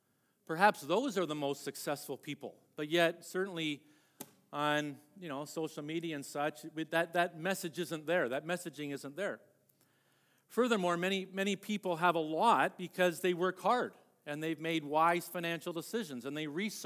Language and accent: English; Ontario, Canada; So I grew up in Ontario, and my sister and I, older sister, we grew up in what I guess today would be called a lower income family.